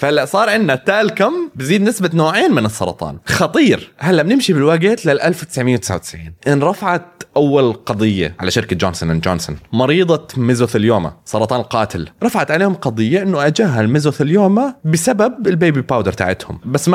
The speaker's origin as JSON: {"language": "Arabic", "country": "Syria", "said": "أنا سوري، أنا انحط علي كثير وأنا صغير"}